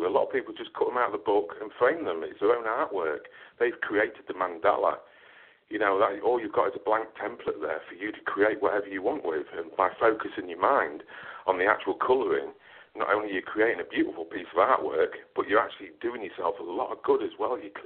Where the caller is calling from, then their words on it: England, United Kingdom; Yeah, I'm calling from England, yeah.